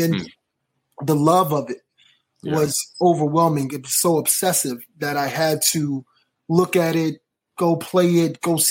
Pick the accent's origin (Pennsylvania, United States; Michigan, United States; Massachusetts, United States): Pennsylvania, United States; Philadelphia; My family, we grew up, I'm from Philadelphia. So, you know, in Philadelphia, as soon as you come out the womb, you got to learn how to box.